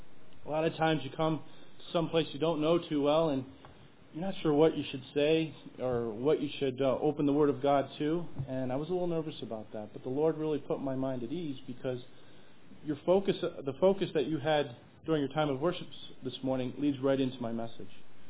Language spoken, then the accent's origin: English; Rochester, New York, United States; I'm from Rochester, New York. I attend Northgate Bible Chapel.